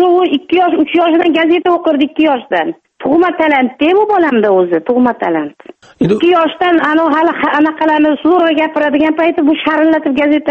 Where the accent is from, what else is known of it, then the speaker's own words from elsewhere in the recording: Jizzakh Region, Uzbekistan; moved away as an adult; now in Tashkent, Uzbekistan; Men Jizzaxda tug'ilganman.